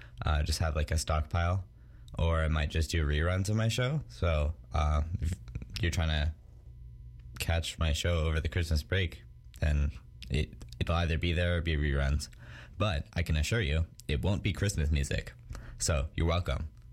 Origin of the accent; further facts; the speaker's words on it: Calgary, Alberta, Canada; They're from Calgary, which is my hometown.